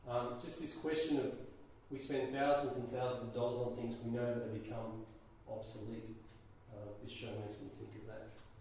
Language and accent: English; Tasmania, Australia; I'm from Tasmania, I'm Australian, I'm here on sabbatical.